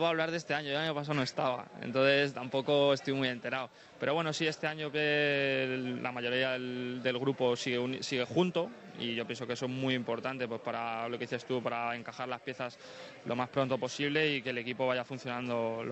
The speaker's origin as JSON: {"language": "Spanish", "town": "Huelva", "region": "Andalusia", "country": "Spain", "said": "Encima tengo la suerte de que yo soy de allí, soy de Huelva."}